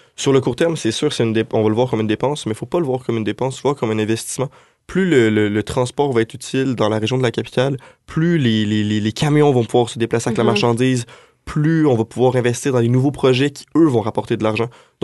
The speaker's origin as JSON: {"language": "French", "region": "Quebec", "country": "Canada", "lives_now": "Quebec City, Canada", "said": "je viens pas de Québec. Je l'ai dit tantôt, pour ceux qui ont une très bonne mémoire, qui sont avec nous depuis le début de l'épisode, je viens de la région de Montréal, de la Rive-Nord. Et quand je suis arrivé à Québec"}